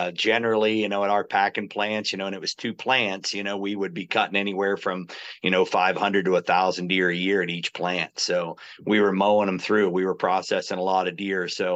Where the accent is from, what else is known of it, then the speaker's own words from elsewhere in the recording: Pennsylvania, United States; You know, I'm from Pennsylvania.